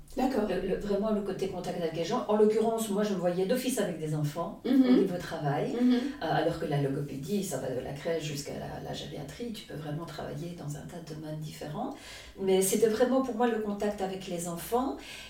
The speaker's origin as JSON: {"language": "French", "town": "Charleroi", "region": "Wallonia", "country": "Belgium", "said": "moi je suis Carolo. Donc j'ai eu un peu de mal au départ de quitter ma famille"}